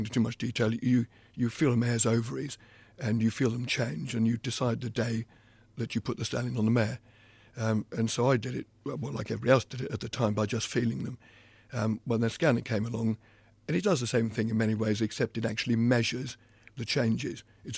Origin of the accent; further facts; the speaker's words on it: Wales, United Kingdom; now in Suffolk, United Kingdom; I was born in Wales, grew up in Wales. And it was an idyllic time for children, really, the 1940s.